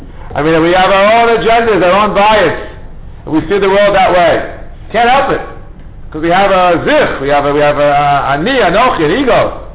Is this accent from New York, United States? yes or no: yes; New York, United States; I come from New York, I don't see too many things growing